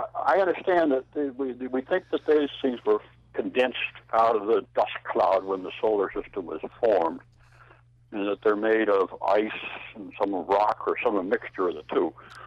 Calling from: New Bern, North Carolina, United States; New Bern, North Carolina.

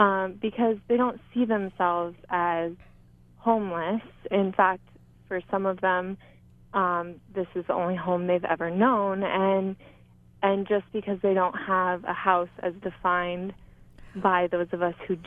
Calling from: Hilo, Hawaii, United States; I'm calling from Hilo

